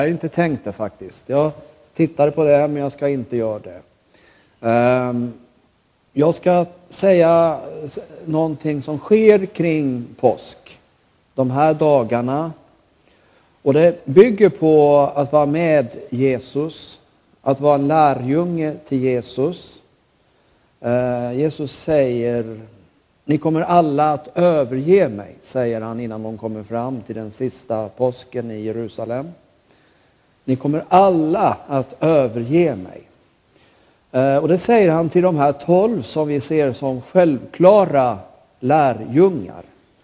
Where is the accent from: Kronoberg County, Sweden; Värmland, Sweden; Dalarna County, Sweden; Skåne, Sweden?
Kronoberg County, Sweden; Ljungby; Jag kommer från Ljungby. Och det ligger ju en bit bort.